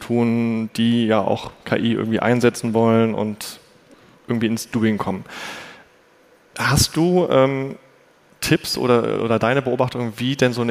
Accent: Cologne, North Rhine-Westphalia, Germany; ich komme aus Köln

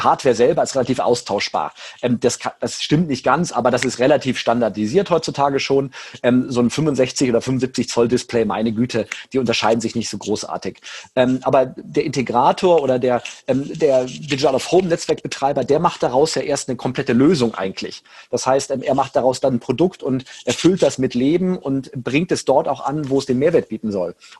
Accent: Rhineland, Germany; Ich bin Rheinländer

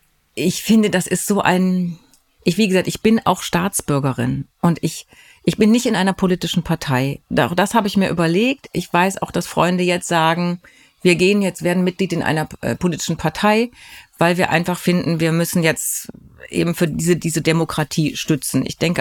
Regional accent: East Germany, Germany; Man ist dort aufgewachsen in der DDR.

